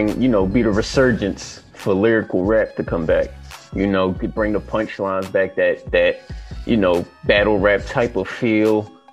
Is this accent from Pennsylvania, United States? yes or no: yes; Philadelphia, Pennsylvania, United States; I live in Uptown Philly. I was born in North Philly, family out in West, so you know, I'm a little spread out, but all in all, from Philly, PA, East Side, you know how it is, man.